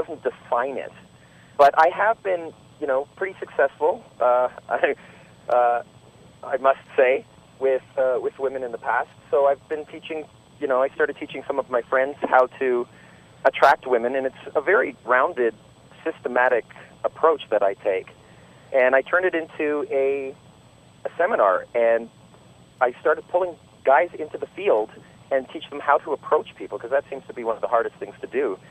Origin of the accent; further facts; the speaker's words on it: Toronto, Ontario, Canada; now in Las Vegas, United States; Originally, I'm from Toronto, Canada. I have to say that now that I'm in the States.